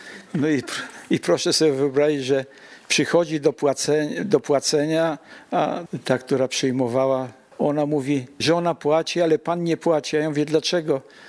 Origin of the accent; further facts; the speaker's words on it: Lublin, Lublin Voivodeship, Poland; że razem z żoną, bo oboje jesteśmy z Lublina